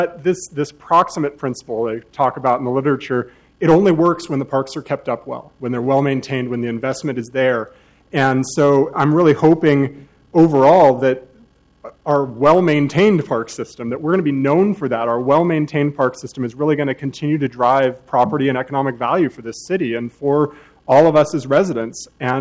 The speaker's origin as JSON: {"language": "English", "town": "Portland", "region": "Oregon", "country": "United States", "said": "And everywhere I go, I'm really proud to be able to say I'm from Portland."}